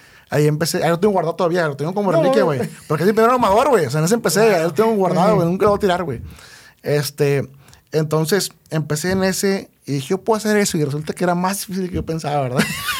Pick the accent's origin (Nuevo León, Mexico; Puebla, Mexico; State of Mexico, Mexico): Nuevo León, Mexico; Monterrey; Pues mira, como todo regio, pura carne asada, ¿verdad?